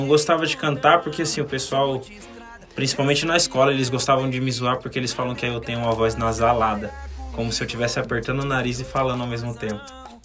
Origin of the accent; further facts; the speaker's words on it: Porto Feliz, São Paulo, Brazil; lá na minha cidade, lá em Porto Feliz, a gente organizava batalha de rima